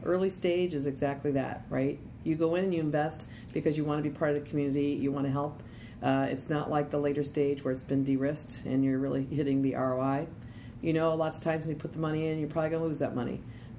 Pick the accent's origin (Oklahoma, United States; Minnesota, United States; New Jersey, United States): Minnesota, United States; moved away as an adult; My background is working in the technologies companies, and I'm from Minnesota. The last 22 years I've been in Silicon Valley